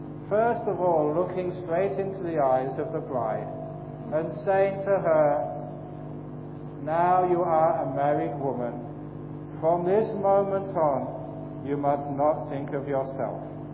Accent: Germany; English is a second language; Now, I am from West Germany. I worked there for so many years.

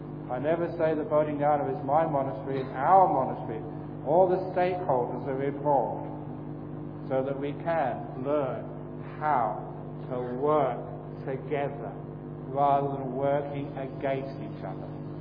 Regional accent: Germany; English is a second language; Now, I am from West Germany. I worked there for so many years.

